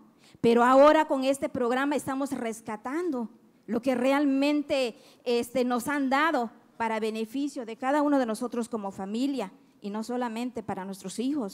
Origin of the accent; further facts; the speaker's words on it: Calkiní, Campeche, Mexico; en representación de las mujeres maya. Soy de Santa Cruz, ex Hacienda, Calquiní, Campeche.